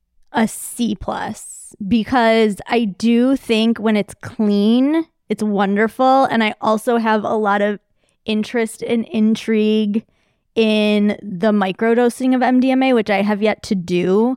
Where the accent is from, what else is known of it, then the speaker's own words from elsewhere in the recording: Michigan, United States; but growing up outside of Detroit, which was a huge underground rave scene, it was like the epicenter.